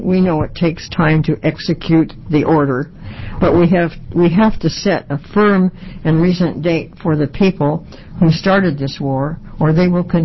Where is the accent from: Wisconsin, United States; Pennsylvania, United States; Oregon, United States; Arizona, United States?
Oregon, United States; Portland; I'm from Portland, Oregon, and I represent the Women's International League for Peace and Freedom.